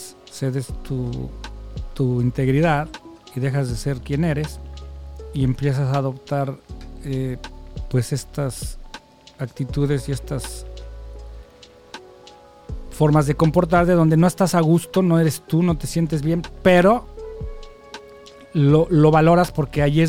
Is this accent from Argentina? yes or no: no; Mexico; now in Canada; yo vengo de México.